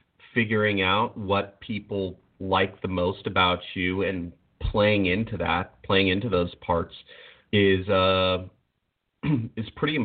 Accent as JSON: {"language": "English", "country": "Ireland", "said": "I have a tendency to repeat myself. I'm Irish."}